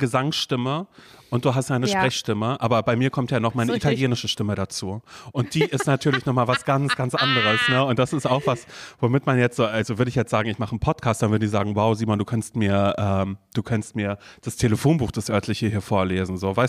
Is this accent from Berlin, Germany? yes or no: yes; Berlin, Germany; dass ich aus Berlin komme.